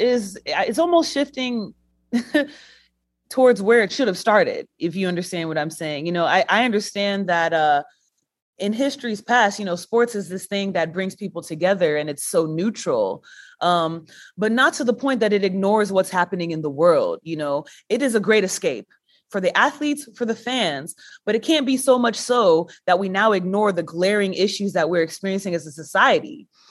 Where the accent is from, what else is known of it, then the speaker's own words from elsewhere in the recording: Texas, United States; I'm from Texas. Public health is a very big issue and hot point right now in Texas.